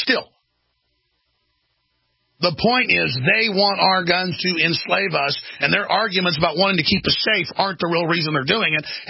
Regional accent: Dallas, Texas, United States; I mean, I've been in situations before growing up in Dallas where they were life-threatening.

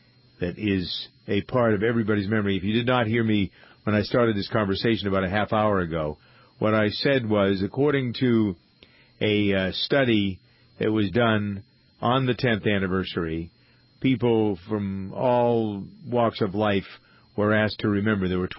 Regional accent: New England, United States; I'm from New England, I'm

